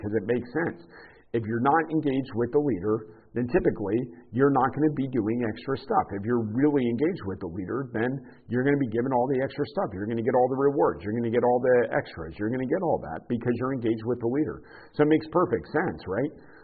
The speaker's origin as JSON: {"language": "English", "region": "Florida", "country": "United States", "tie": "born or raised there", "said": "Because I grew up in Florida and I don't want to be frozen."}